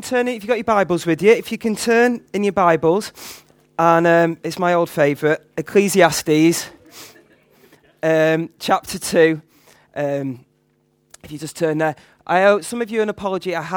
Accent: Manchester, North West England, United Kingdom; I'm a miserable Mancunian. I'm from Manchester and people from Manchester aren't known for their sunny disposition.

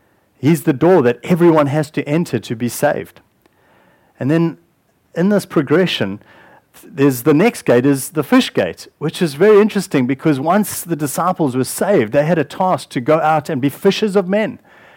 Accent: South Africa; growing up in South Africa

